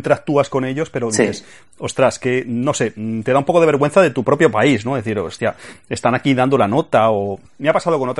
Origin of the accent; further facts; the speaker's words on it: Spain; aun siendo pues latinos, españoles en este caso